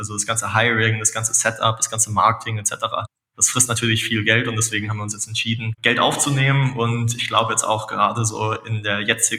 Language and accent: German; Munich, Bavaria, Germany; als Münchner muss man ja fast sagen, irgendwie ein gutes Weißwurstfrühstück, das ist schon was Leckeres